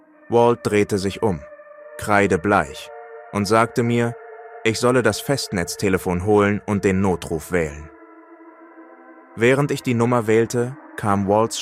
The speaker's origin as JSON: {"language": "German", "country": "Colombia", "tie": "born or raised there", "said": "Ich bin eine 29-jährige kolumbianische Frau, geboren und aufgewachsen in Kolumbien."}